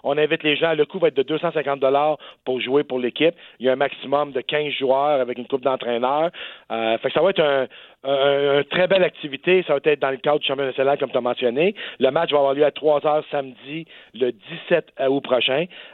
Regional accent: Quebec, Canada; un joueur de la communauté ou une joueuse de chez nous en Outaouais

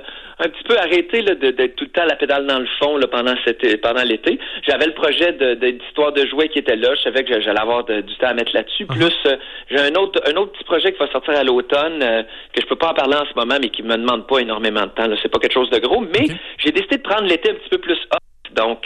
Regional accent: Quebec, Canada; accent: Quebec French; mais j'ai mon accent là, de, tu sais, quand même québécois.

